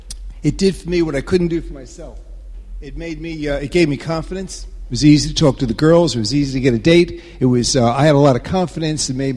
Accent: New York, United States; I grew up on Long Island

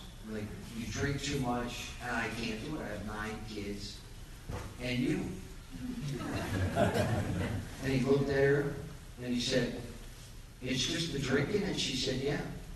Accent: Staten Island, New York, United States; I'm Irish Catholic from Staten Island

